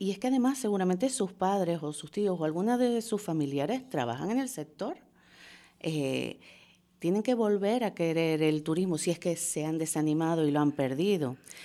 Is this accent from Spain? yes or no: yes; Santa Cruz de Tenerife, Canary Islands, Spain; Y que sepas que yo soy de Santa Cruz, no soy de nadie.